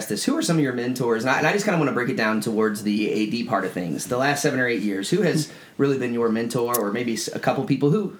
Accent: St. Charles, United States; So you can tell we're both from St. Charles because we were in the same carpool together back in the day with St.

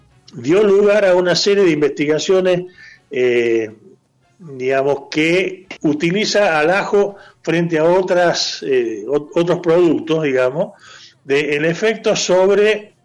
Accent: Argentina; pensemos nosotros como argentinos o como latinoamericanos

